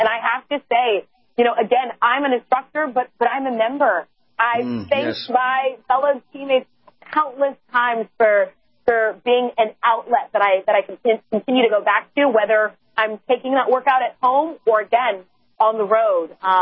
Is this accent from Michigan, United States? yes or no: no; Houston, Texas, United States; then we've got somebody from my hometown of Houston, Texas.